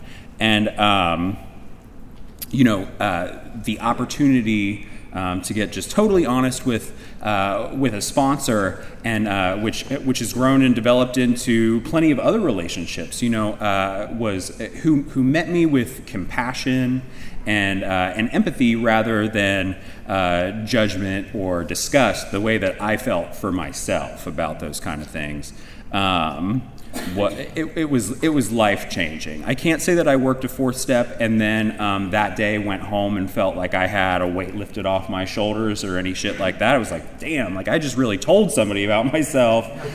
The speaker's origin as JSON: {"language": "English", "town": "Cincinnati", "region": "Ohio", "country": "United States", "said": "And again … I'm an addict from Cincinnati, Ohio."}